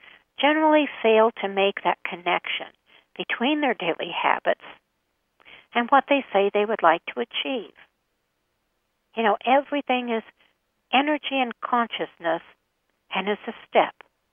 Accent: United States; become a fad here in America, and probably it's picked up everywhere on the planet. But I notice it being an American.

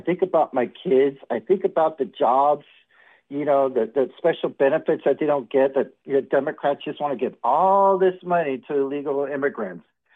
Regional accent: California, United States; I grew up in California. I grew up in a pretty tough area.

